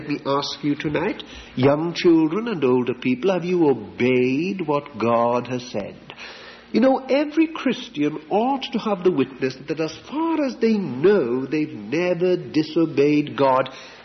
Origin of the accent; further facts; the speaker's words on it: Llanelli, Wales, United Kingdom; walking through the hometown of, it was called Llanelli, my hometown, walking through the high street